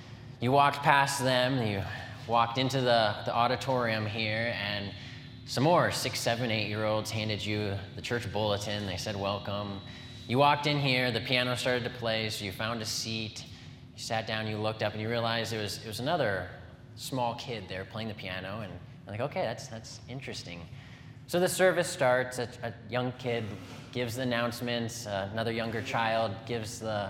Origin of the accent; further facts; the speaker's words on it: Wisconsin, United States; Yes, we're from Wisconsin, and we love the heat.